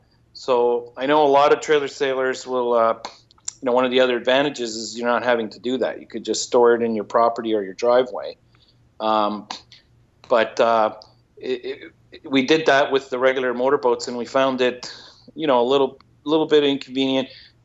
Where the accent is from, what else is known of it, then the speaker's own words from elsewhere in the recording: Toronto, Ontario, Canada; up here in Toronto, on one of the biggest highways. We're from Canada, up in Canada.